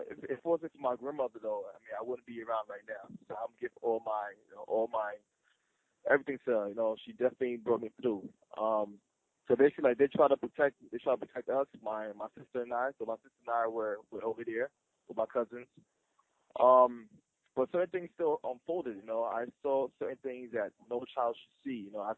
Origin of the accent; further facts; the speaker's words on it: Liberia; growing up in Liberia was actually great prior to the war, you know.